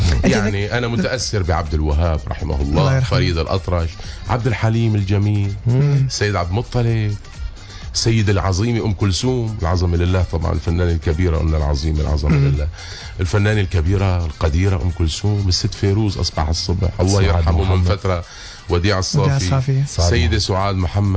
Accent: Aleppo, Aleppo Governorate, Syria; أنا بالأخير سوري بتمسني كل قرية كل ضيعة كل شارع كل مدينة كل ناحية السوري ما لازم نكون عنا خصوصية فقط أنه أنا من حلب حلب مدينة عريقة مدينة أقدم مدينة في العالم عمرها 12 ألف سنة

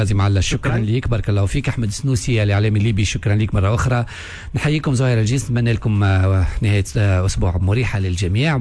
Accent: Tunisia; انا اعلامي تونسي

